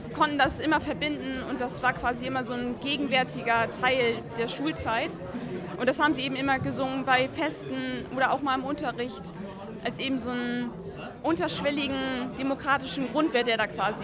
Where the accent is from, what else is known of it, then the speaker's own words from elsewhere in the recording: Hademarschen, Schleswig-Holstein, Germany; Ich komme aus Hademarschen